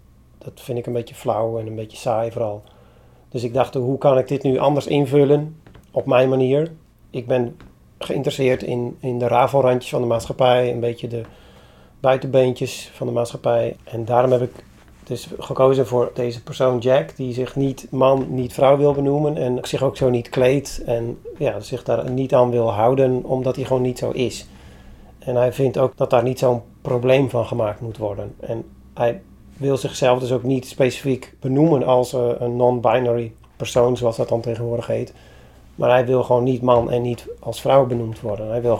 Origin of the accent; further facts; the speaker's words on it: Urk, Flevoland, Netherlands; Ik ben zelf geboren en getogen op Urk.